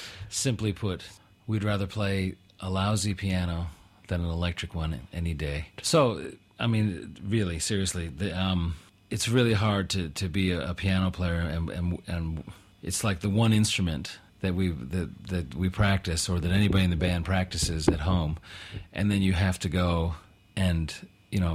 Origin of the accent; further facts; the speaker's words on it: United States; maybe it's got something to do with me being an American